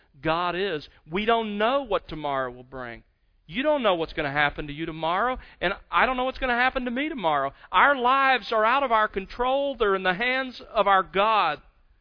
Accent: Mobile, Alabama, United States; now in Los Angeles, United States; I expected to become an attorney and settle down in or near my hometown, Mobile, Alabama.

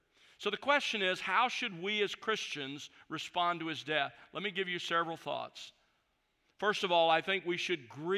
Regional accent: the South, United States; But I will say that growing up in the South, during that time period, I saw firsthand how important that was.

